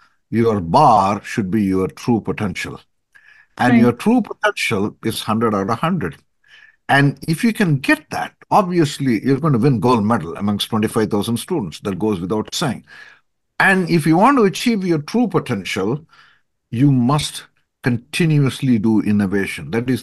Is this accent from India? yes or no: yes; India; I grew up in India, and in my formative years, what I saw was lots and lots of problems, and our family had very few resources.